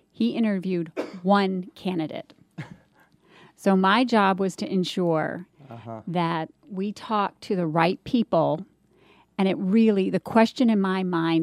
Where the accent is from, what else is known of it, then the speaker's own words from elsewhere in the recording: California, United States; now in Atlanta, United States; I've been in Atlanta for, I'm actually a California native, but my friends would say I'm from the South now. So been here over 26 years